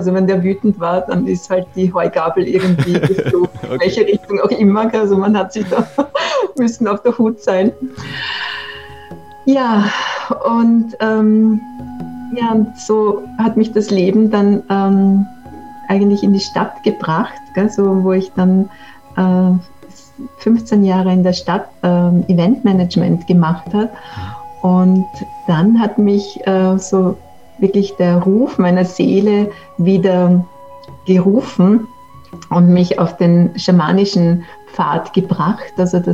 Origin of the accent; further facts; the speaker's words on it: Lower Austria, Austria; In Niederösterreich, genau.